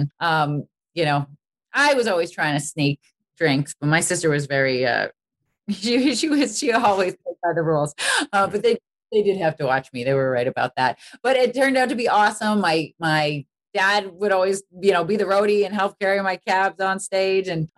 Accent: Boston, Massachusetts, United States; I really okay. wanted to go to Berklee growing up in Boston.

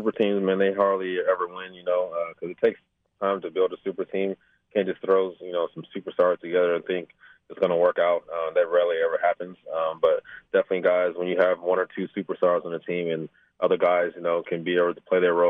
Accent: Las Vegas, Nevada, United States; I grew up here in Vegas, born and raised here, and just grew up in the inner city.

